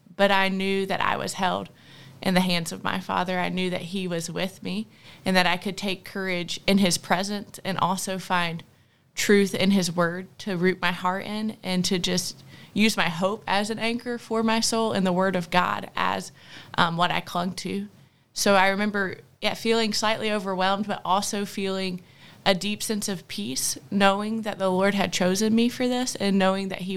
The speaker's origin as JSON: {"language": "English", "town": "Montgomery", "region": "Alabama", "country": "United States", "said": "I'm from Montgomery, Alabama. I went to Clemson University and studied plant and environmental sciences."}